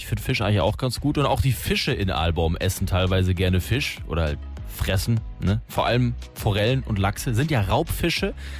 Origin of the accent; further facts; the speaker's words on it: North Rhine-Westphalia, Germany; wir sprechen heute mehr oder weniger über das Sauerland, meine Heimat